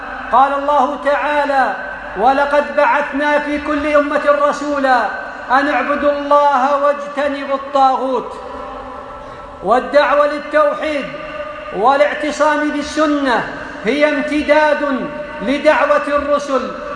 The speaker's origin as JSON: {"language": "Arabic", "country": "Kuwait"}